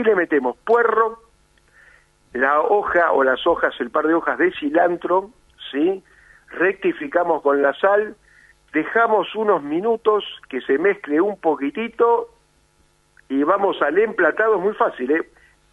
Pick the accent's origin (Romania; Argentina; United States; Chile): Romania; Transylvania; yo soy de Transilvania.